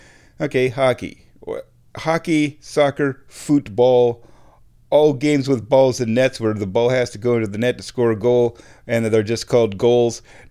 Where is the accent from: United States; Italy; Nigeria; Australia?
United States; Nebraska; I mean, I'm from Nebraska. Our mascot is a Cornhusker.